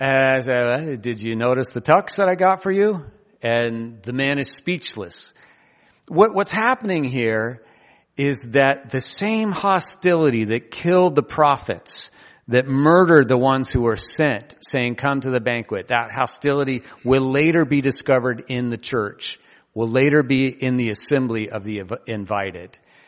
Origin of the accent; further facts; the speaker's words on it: Bend, Oregon, United States; When I was a kid, I grew up in Bend, Oregon. It was 20,000 people then. It's 150 now and counting, maybe 170.